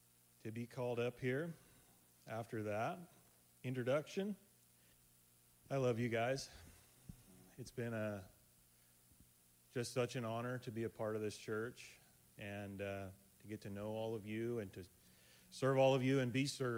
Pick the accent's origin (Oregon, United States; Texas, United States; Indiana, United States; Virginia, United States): Oregon, United States; Seaside; I grew up in Seaside, Gearhart area. But we moved back to this area